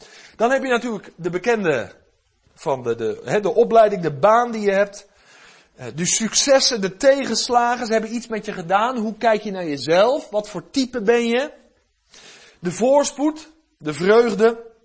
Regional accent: Westland, South Holland, Netherlands; Ik weet nog wel, ik kom uit het Westland.

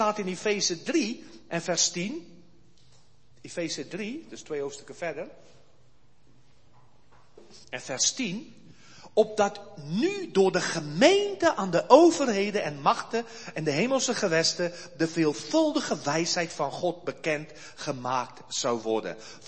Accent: South Africa; Ze vragen, waar kom je vandaan? Hè? Ze zeggen, nou, Zuid-Afrika. En ze zeggen, waarom ben je uit Zuid-Afrika gekomen?

